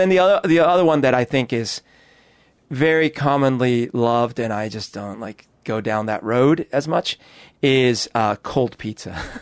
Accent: Bogotá, Bogotá Capital District, Colombia; First of all, I grew up in Bogota. It's a big city. There's no camping.

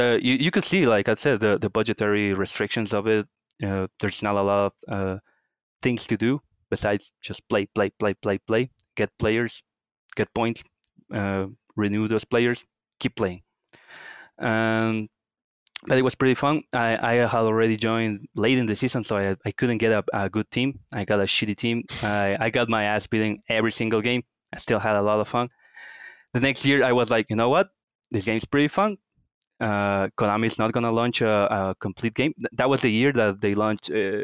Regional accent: Riobamba, Chimborazo, Ecuador; I'm from Riobamba. It's a much, much smaller city. Very, very beautiful.

